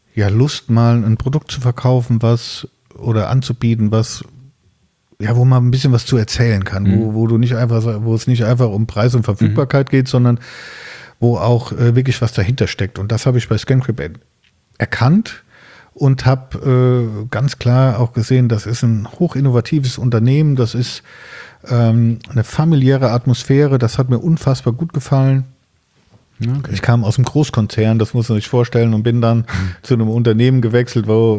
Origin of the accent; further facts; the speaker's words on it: Siegen, North Rhine-Westphalia, Germany; also ich komme aus der Nähe von Siegen